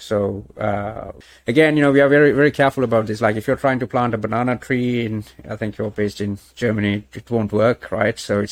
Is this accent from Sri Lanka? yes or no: yes; Sri Lanka; moved away as an adult; now in United Kingdom; I've been in the UK since 2004. I'm originally from Sri Lanka, but I came here for university and for studies